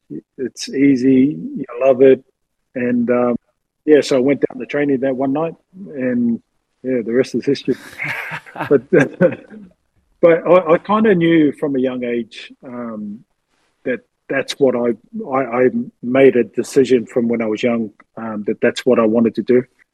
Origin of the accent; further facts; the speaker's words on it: New Zealand; You know what it was like growing up in New Zealand. Everything was rugby union.